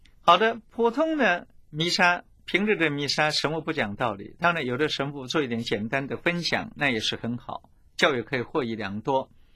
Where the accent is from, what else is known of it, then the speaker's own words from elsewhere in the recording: China; 像我们中国人古时候呢